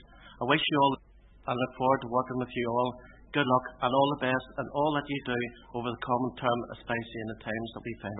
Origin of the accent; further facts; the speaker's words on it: Crossgar, Northern Ireland, United Kingdom; I'll never forget growing up in Westland Gardens, Crossgar.